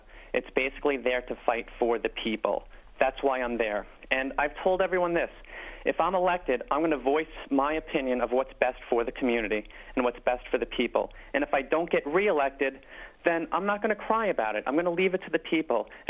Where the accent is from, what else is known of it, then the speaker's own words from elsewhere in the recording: Bronx, New York, United States; I'm a candidate with roots in the community. Born and raised in the Bronx, I went to PS95, JHS 143, and Fordham Prep.